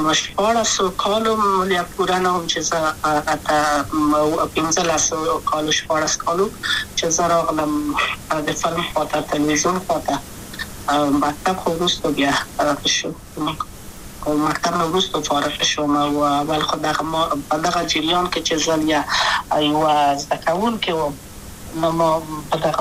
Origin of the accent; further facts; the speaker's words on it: Kabul, Afghanistan; also born or lived in Maidan Wardak; د کابل په تخت پل سیمه کې یم او لویا شویم کابل که هم